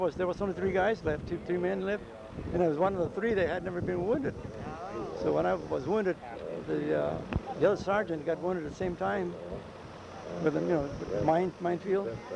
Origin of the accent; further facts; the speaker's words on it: Riverside, California, United States; My date of birth is 8/22/24. And I'm from Riverside, California.